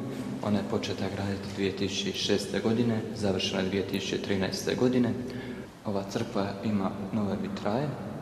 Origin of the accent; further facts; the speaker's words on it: Mostar, Federation of Bosnia and Herzegovina, Bosnia & Herzegovina; born there; Rođen sam u Mostaru 19.2.1987. godine.